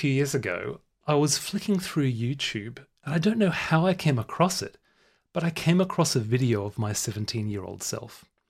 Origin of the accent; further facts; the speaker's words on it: Brisbane, Queensland, Australia; accent: English; I've got an English accent, even though I was born in Brisbane. So I'm beaten up in the schoolyard for being a pommy, even though I was actually born in Australia.